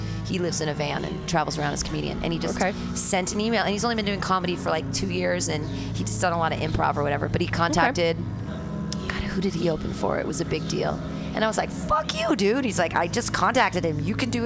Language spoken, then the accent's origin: English; South Bend, Indiana, United States; I'm a comedian from South Bend, Indiana